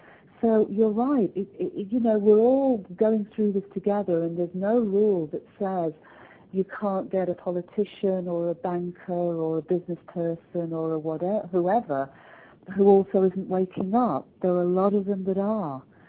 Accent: United Kingdom; but as a Brit who loves America, I was there

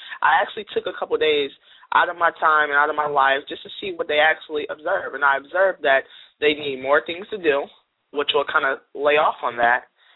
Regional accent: Minneapolis, Minnesota, United States; Well, I feel, as being a youth growing up in North Minneapolis, I see a big gap in teens right about now

